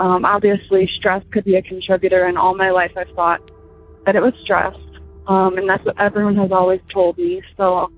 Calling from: Michigan, United States; I'm calling from Michigan.

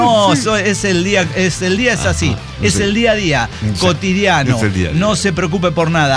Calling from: León, Guanajuato, Mexico; soy el iletrado de León, Guanajuato

